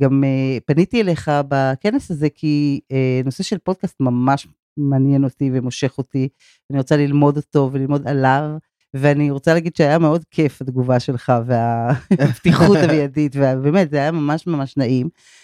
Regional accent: Givatayim, Tel Aviv District, Israel; born there; אני נולדתי בגבעתיים, אני גרתי כבוגרת, גרתי רוב הזמן בתל אביב, ואז לפני 27 שנה, משהו כזה

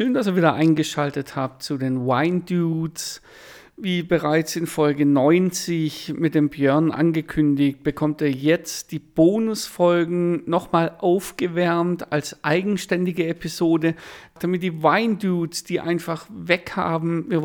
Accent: Baden-Württemberg, Germany; Allerdings bei uns im Schwabenland hat es Korea geheißen.

